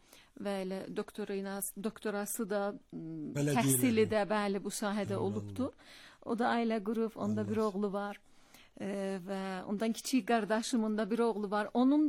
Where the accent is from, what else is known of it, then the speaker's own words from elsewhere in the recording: Tabriz, East Azerbaijan, Iran; Mən Təbrizdə doğulmuşam. Bəli, şübhəsiz. Tam Təbrizdə doğulubdur, ancaq bizim kökümüz qayıdır Kəleybərə.